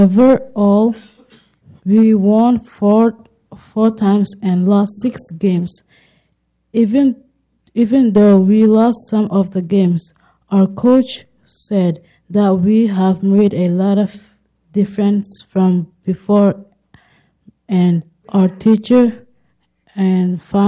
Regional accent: Kenya; born there; English is a second language; I come from Somalia. I was born in Kenya.

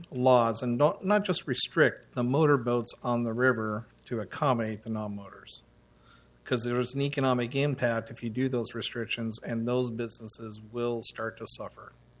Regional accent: Portland, Oregon, United States; I'm from Portland, Oregon.

